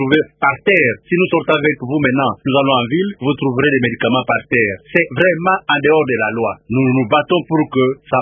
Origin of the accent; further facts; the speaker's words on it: Lukula, Kongo Central, DR Congo; also born or lived in Lemba / Madimba; Les études primaires ont été faites d'abord là où je suis né, à Lemba dans les Mayombe, et puis après j'ai complété ces études primaire à Lukula, toujours dans les Mayombe, et l'école secondaire à Lukula, au collège César Lelwanga